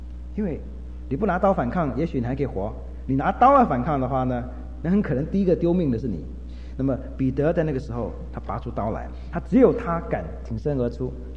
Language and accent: Chinese; China; 所以我们中国人学英文哈，在有一些日常对话最麻烦的就是对跟不对